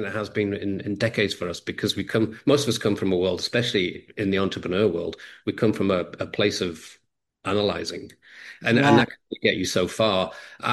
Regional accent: England, United Kingdom; I'm English, so I talk fast

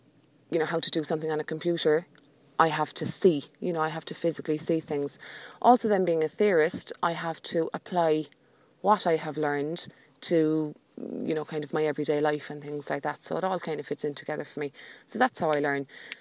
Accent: Cork, Munster, Ireland; from Cork on Audio Boo.

